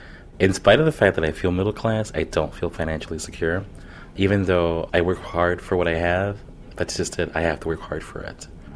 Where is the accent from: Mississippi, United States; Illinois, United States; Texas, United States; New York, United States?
Illinois, United States; Chicago; I'm from Chicago, Illinois.